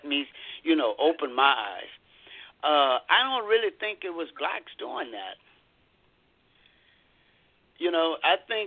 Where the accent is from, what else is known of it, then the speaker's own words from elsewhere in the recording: Louisiana, United States; It don't it never did bother me because I'm from the South, too. I'm from Louisiana.